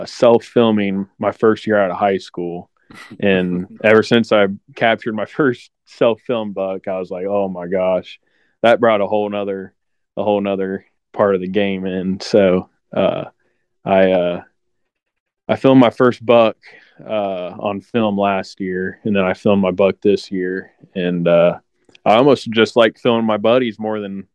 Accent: Marysville, Ohio, United States; I was born and raised in Marysville, went to a little farm school called Fairbanks High School. We did drive your tractor to school day, all that kind of that stuff. But we just live in a rural part of Ohio.

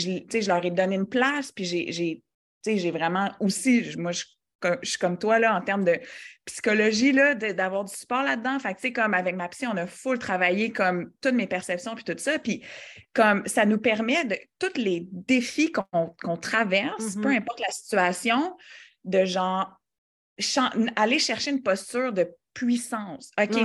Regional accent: Quebec, Canada; moved away as an adult; now in Winnipeg, Canada; une couple d'années, on a déménagé à Winnipeg parce que mon chum il a été posté à l'étranger. Donc, on a quitté le Québec, il est militaire. Donc, moi, à ce moment-là, ça a rocké mon monde, là, genre, OK, je quitte ma famille

